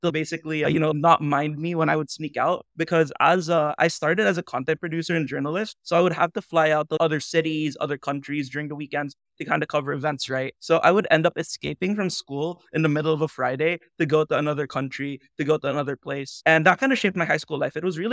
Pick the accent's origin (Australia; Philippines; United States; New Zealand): Philippines; it was a really kind of like niche game here in the Philippines, especially in my hometown.